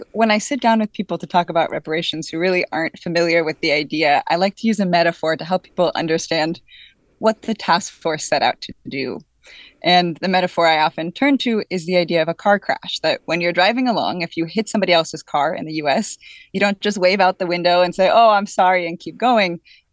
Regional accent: California, United States; I grew up in California. I went to public school here

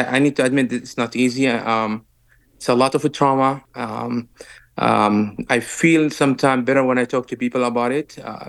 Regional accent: West Bank, Palestine; I grew up in the West Bank and under the military occupation

